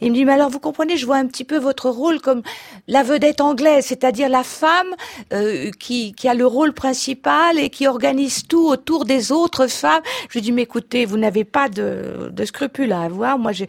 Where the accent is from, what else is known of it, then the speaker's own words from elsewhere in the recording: Hauts-de-France, France; je suis du Nord, donc je suis ch'ti